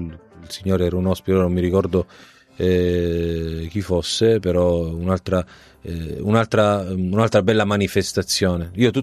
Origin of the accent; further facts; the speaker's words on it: Sicily, Italy; also born or lived in Salerno; Io sono siciliano, però sono nato a Salerno